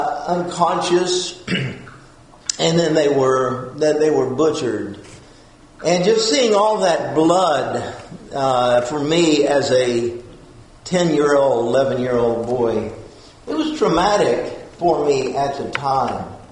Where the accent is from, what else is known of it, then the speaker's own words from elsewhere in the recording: Texas, United States; And of course, I grew up living in West Texas, a small town, and my father was a elementary school principal during the week.